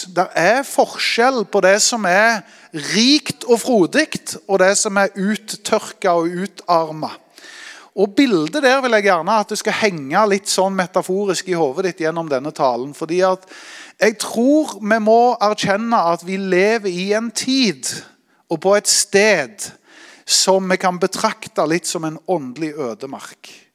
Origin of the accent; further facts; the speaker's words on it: Vestlandet, Norway; Der er godt sånn rulleskifører hjemme på Vestlandet